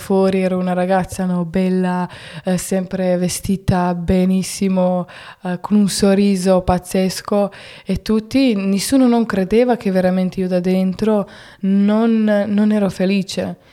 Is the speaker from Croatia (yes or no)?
yes; Zagreb, City of Zagreb, Croatia; Italian is a second language; Io sono da Zagabria, di Croazia.